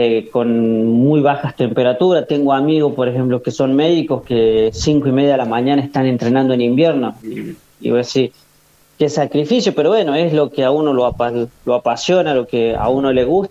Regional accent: Tucumán, Argentina; En Tucumán, de donde yo vengo de un pueblo donde generalmente la actividad física no existía en ese momento

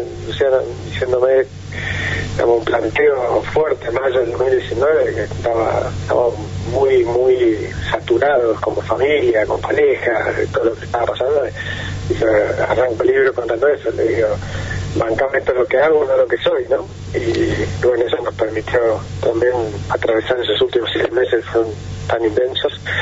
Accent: Argentina; Y bueno, nada, como argentino, el deseo que le vaya bien

